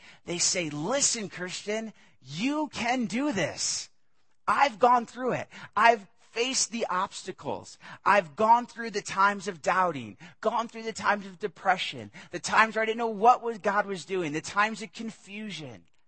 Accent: New York, United States; I experienced as a young child growing up in New York, upstate New York.

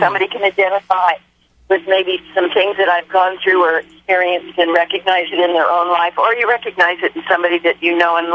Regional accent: Yuba City, California, United States; I'm a farm girl. I came from Yuba City, peach picker's daughter.

